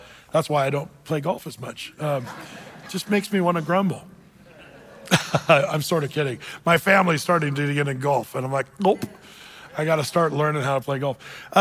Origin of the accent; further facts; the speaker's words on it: Portland, Oregon, United States; I always say, I'm from Portland, Oregon.